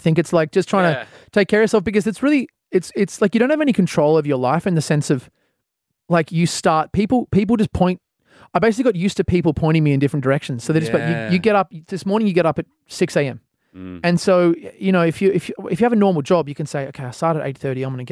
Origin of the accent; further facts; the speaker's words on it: Australia; as an Australian artist